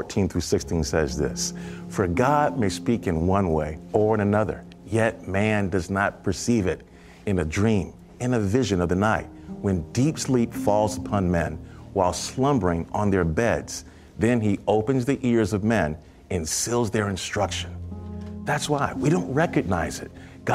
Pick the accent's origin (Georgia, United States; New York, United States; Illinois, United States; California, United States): New York, United States; Brooklyn; I was from Brooklyn, New York.